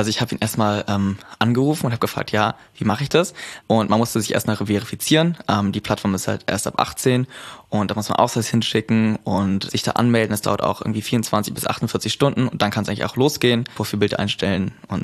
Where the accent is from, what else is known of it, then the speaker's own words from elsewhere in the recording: Berlin, Germany; now in Cyprus; ich komme aus Berlin, wohne aktuell auf Zypern